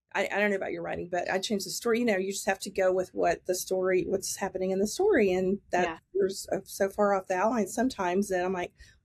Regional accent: Texas, United States; And because I am from Texas and I grew up in a town where that was a big thing, the oil discovery and World War II, so just all over the place.

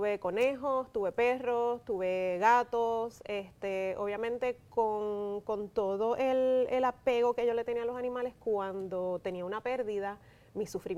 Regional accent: Puerto Rico; also born or lived in New York; Sí, yo nací en Nueva York. ¿Tú naciste en Nueva York? Exacto, entonces ya a los 4 años, pues entonces vengo acá a Puerto Rico.

